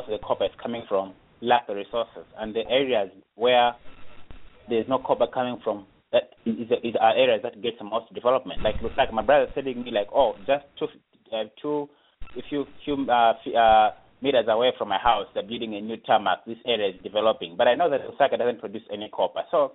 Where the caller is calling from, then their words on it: Chicago, Illinois, United States; I'm calling from Chicago.